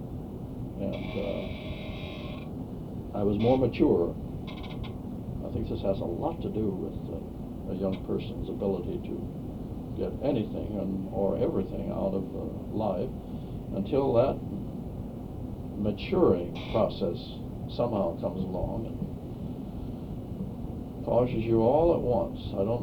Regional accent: Traverse City, Michigan, United States; I came down from Traverse City, Michigan, where my home was.

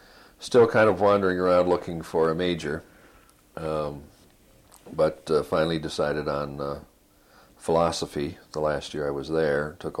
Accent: St. Paul, Minnesota, United States; also born or lived in Fairmont; I was born in southern Minnesota, in Fairmont, Minnesota. We moved to another small town during the Second World War, and at the end of the war, 45, my dad got a job with 3M Company, and we moved to St. Paul.

